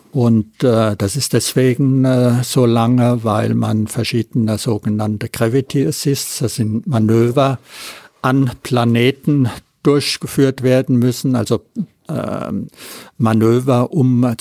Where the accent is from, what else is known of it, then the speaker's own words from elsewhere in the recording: Friedrichshafen, Baden-Württemberg, Germany; ich bin aus Friedrichshafen